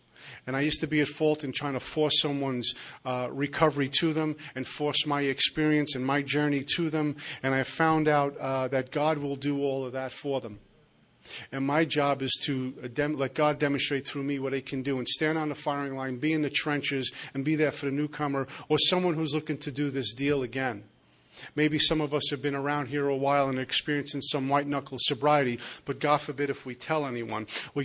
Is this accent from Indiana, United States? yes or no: no; New Jersey, United States; I'm from Jersey, but I don't sound like it yet. People ask me where I live, and I tell them the street.